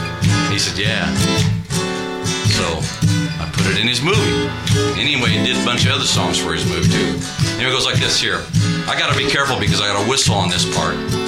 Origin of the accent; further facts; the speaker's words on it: Illinois, United States; also born or lived in California / Las Vegas / St. Louis; Well, I hail from Illinois by way of California, by way of Las Vegas, by way of St. Louis, by way of whatever. I've been around a little bit.